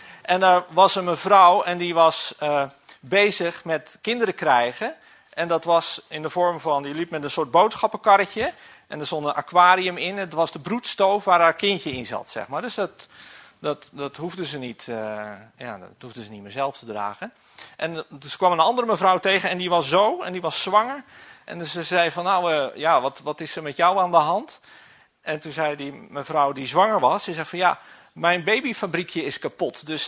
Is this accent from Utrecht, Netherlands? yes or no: yes; Utrecht, Netherlands; ik kom uit Utrecht.